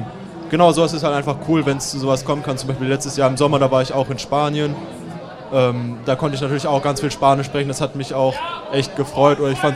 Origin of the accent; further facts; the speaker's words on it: Baden-Württemberg, Germany; Baden-Württemberg, aus der Nähe von Aalen.